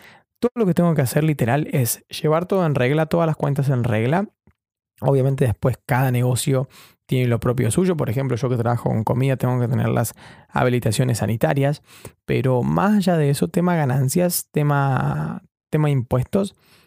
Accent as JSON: {"language": "Spanish", "region": "Chubut", "country": "Argentina", "said": "Yo soy de Chubut, toda mi familia está allá, algunos son empleados públicos"}